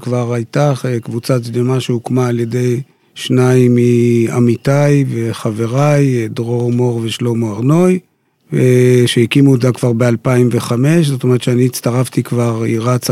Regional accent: Kiryat Motzkin, Haifa District, Israel; now in Tel Aviv, Israel; חי בתל אביב כבר הרבה שנים, נולדתי וגדלתי בקריות, בקריית מוצקין

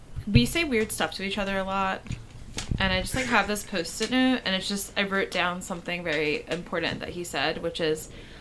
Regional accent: Upper Darby, Pennsylvania, United States; So I grew up here in Upper Darby, and went to the public schools here in Upper Darby, you know, my whole public school career, K through 12.

